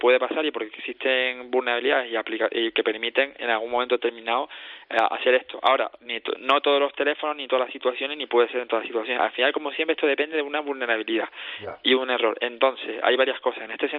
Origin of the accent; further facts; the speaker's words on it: Canary Islands, Spain; yo soy canario de origen hindú.